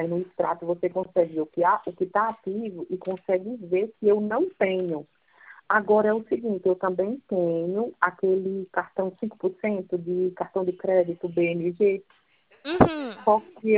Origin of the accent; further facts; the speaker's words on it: Macapá, Amapá, Brazil; Eu sou de Macapá